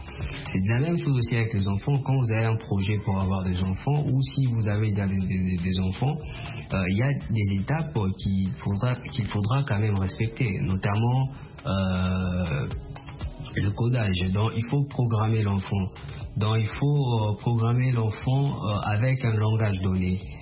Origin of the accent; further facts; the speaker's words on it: DR Congo; chez nous, en République démocratique du Congo